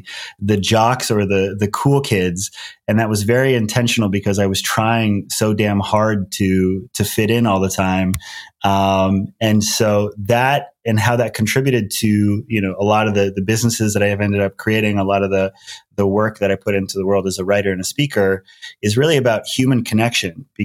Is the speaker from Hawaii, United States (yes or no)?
yes; Hawaii, United States; So I grew up in Hawaii, going to public school.